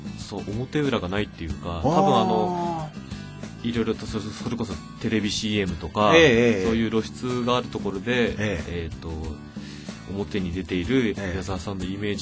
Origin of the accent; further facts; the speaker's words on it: Sapporo, Hokkaido, Japan; 出身はですね、北海道の札幌なんです。